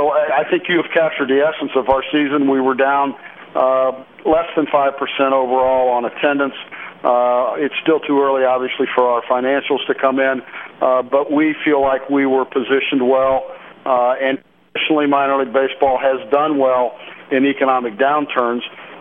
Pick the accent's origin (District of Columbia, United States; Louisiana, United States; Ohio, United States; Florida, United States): Ohio, United States; Well, I was born and raised just outside of Columbus, and I followed that very closely.